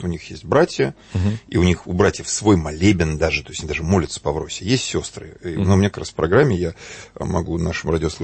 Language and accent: Russian; Belarus; Я вот, например, белорус.